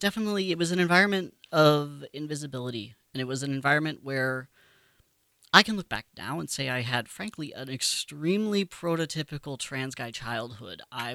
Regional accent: Marlborough, Massachusetts, United States; also born or lived in upstate New York; now in Seattle, United States; I grew up in Marlborough, Massachusetts, as a suburb about halfway between Worcester and Boston. It's not really a suburb of either city, but it's a suburb in Massachusetts, and yeah, my whole childhood was there.

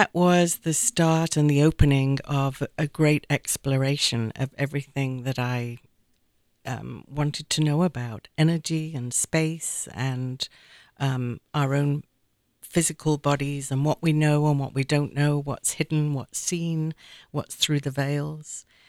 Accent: Manchester, North West England, United Kingdom; moved away as an adult; also born or lived in Australia / New Zealand; I was born in Manchester, England. And so that's really my hometown. Everybody always wonders about my accent because I took myself off to live in Australia and New Zealand in my 20s. So my whole accent is a little morphed.

